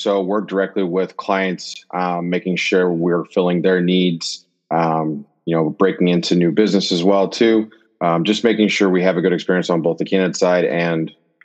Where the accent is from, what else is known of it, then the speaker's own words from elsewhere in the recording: Illinois, United States; moved away as an adult; also born or lived in St. Louis / Chicago; now in Phoenix, United States; So I am actually originally from Southern Illinois, so the very southern tip, very small, like farm town type feel. Was there for probably 23 years of my life, and then moved to St. Louis